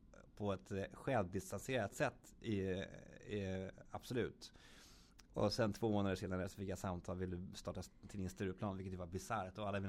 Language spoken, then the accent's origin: Swedish; Farsta, Stockholm County, Sweden; det är väldigt irriterande att jag kommer från Farsta